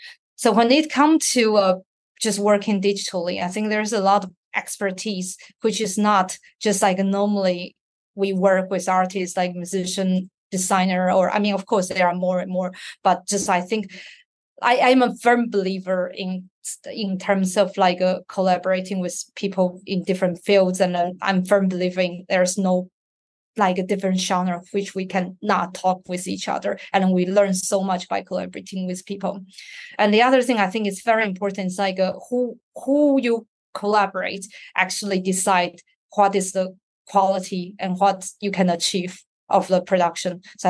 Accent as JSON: {"language": "English", "country": "Taiwan", "moved": "yes", "lives_now": "United Kingdom", "said": "I left my home country, which is Taiwan, and come to the UK for like over 10 years."}